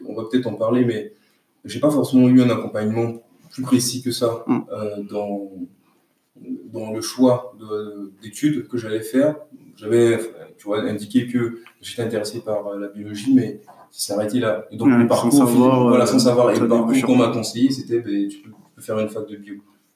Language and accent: French; Côte d’Ivoire; also born or lived in Bordeaux; Donc, je suis né à Bordeaux en 1991. Donc, le deuxième d'une famille de quatre enfants. J'ai grandi en Côte d'Ivoire. Mon père est ivoirien.